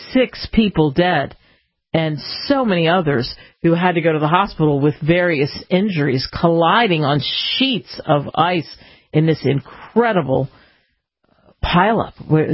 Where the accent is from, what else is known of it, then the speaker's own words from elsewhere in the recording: United States; and I love history, and I love this country, and I love being an American.